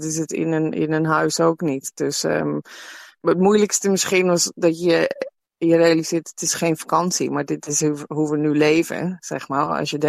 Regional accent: Netherlands; moved away as an adult; omdat we ook allebei geen familie hier hebben. Want ik kom dus uit Nederland en mijn partner komt uit Ierland.

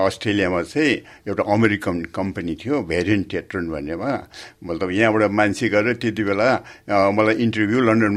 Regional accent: Darjeeling, West Bengal, India; moved away as an adult; also born or lived in Kathmandu; now in Melbourne, Australia; मेरो बाल्यकाल चाहिँ सबै चाहिँ दार्जिलिङमै बित्यो भनौँ, स्कुलिङ भयो, कलेज भयो, इभन युनिभर्सिटी पनि नर्थ बेङ्गाल युनिभर्सिटीमा पढिसकेपछि चाहिँ काठमाडौँ गएर

